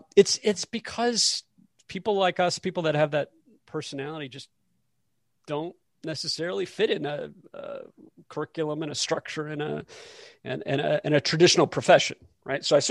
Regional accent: Michigan, United States; I grew up in Michigan. So I grew up in the Midwest.

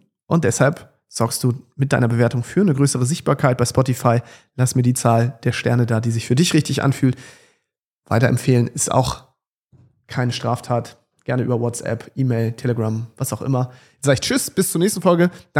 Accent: Schleswig-Holstein, Germany; Ich komme auch aus dem Landkreis Dithmarschen in Schleswig-Holstein.

